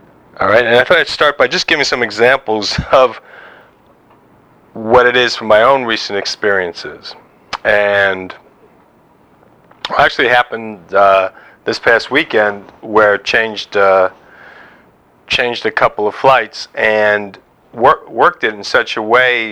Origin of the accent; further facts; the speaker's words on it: New York, United States; And this little voice inside will go, yeah, but I'm a New Yorker.